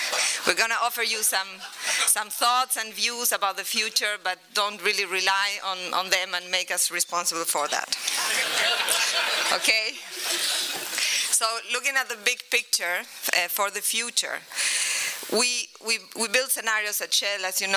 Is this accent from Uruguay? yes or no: yes; Uruguay; I'm not a Mexican. I'm actually from Uruguay, a 3 million state, a 3 million people state in the South Atlantic.